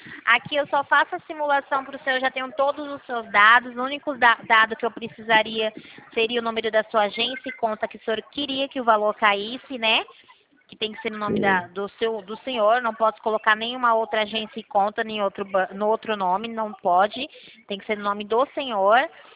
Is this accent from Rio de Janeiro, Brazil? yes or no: no; São Paulo, Brazil; Eu sou aqui de São Paulo, eu sou da Central de São Paulo.